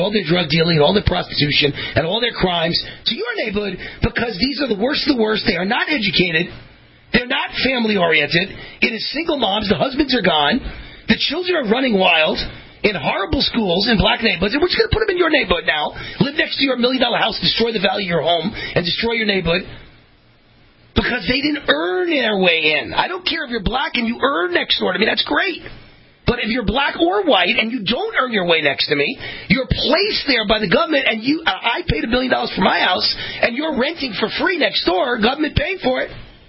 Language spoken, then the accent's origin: English; Mount Vernon, New York, United States; Because as a kid, I grew up in Mount Vernon, New York, the city of homes, and they passed school busing, all those liberals.